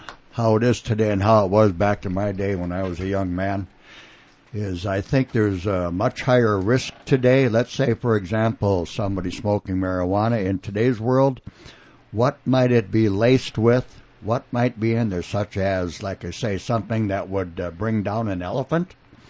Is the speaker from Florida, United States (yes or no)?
no; Waseca, Minnesota, United States; Yeah, Waseca Blue Jay country.